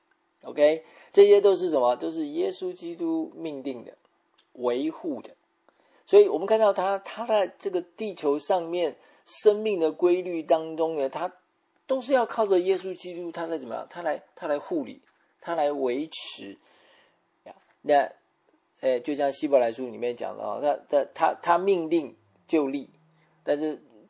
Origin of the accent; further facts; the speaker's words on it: China; 当然我们通常讲好像我们中国人的嫡长子一定要是大老婆 正式